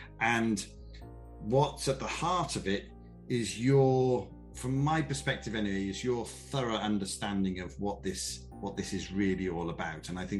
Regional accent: United Kingdom; obviously being British

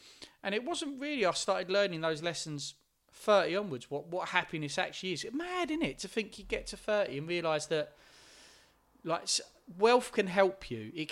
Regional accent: East of England, United Kingdom; growing up in Essex, most of the people I was hanging out with was white.

